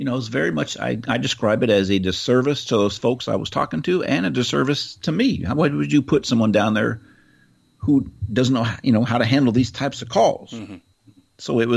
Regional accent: Marin, California, United States; And that's where I grew up and live in Marin.

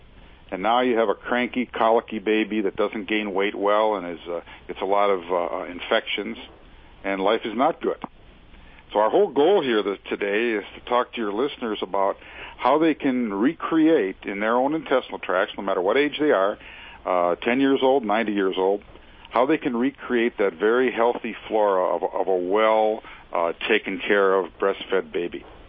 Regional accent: Milwaukee, Wisconsin, United States; there was a little laboratory not far from where I grew up in Milwaukee, Wisconsin, that made cheese bacteria and yogurt bacteria

